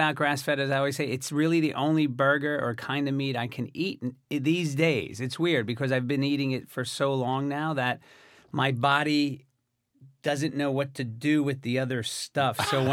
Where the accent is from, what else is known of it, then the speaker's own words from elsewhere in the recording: Sayreville, New Jersey, United States; So we grew up in Sayreville, New Jersey